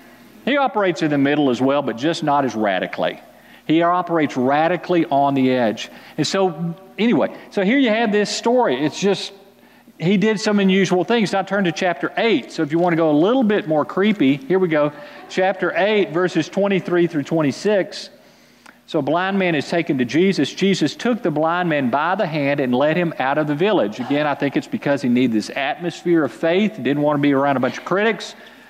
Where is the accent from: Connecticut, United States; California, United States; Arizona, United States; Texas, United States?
Texas, United States; Fort Worth; I'm from Fort Worth, and my dad played for the TCU Horned Frogs back in the 50s.